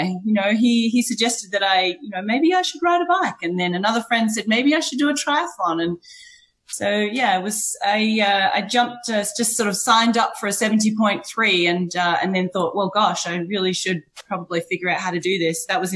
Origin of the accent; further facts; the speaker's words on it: Sydney, New South Wales, Australia; I am Australian. I was born in Australia, grew up in Sydney, lived in Western Australia. I've lived in Melbourne. My husband and I, since we've been married, we've lived in Canada, Germany, the US, England